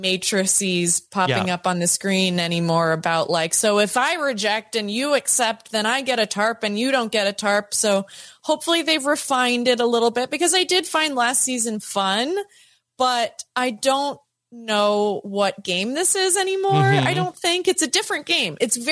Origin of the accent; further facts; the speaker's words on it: Pittsburgh, Pennsylvania, United States; you know, I'm from Pittsburgh. So that's like Pittsburgh people.